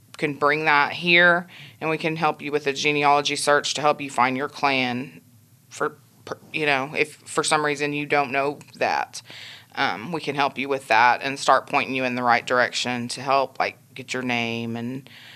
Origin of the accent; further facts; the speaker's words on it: Hominy, Oklahoma, United States; now in Pawhuska, United States; I was raised in Hominy, graduated from Hominy High School, then got married and moved to Pawhuska